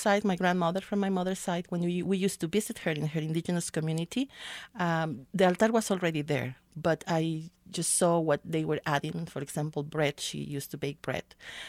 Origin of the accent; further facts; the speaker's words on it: Veracruz, Mexico; I'm originally from Mexico, from the Gulf Coast, the state of Veracruz.